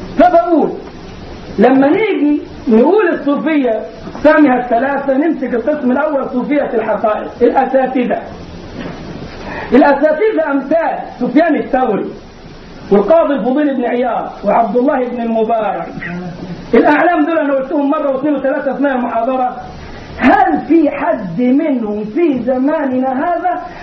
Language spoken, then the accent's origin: Arabic; Egypt; الجماعة اللي بيعملوا الموالد عندنا في مصر للاولياء حاسبين التواريخ مظبوط